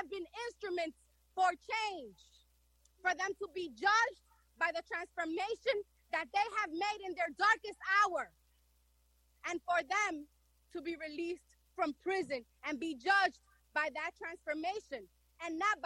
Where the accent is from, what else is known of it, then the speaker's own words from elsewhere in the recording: Washington Heights, New York, United States; In my generation growing up in Washington Heights